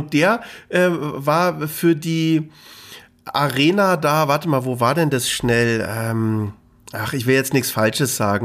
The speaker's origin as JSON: {"language": "German", "region": "Berlin", "country": "Germany", "said": "ich bin Berliner."}